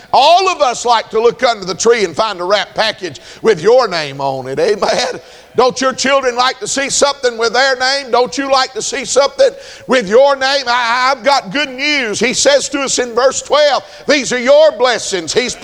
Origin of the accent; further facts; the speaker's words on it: Gainesville, Georgia, United States; When I grew up in Gainesville, Georgia, and they still do it.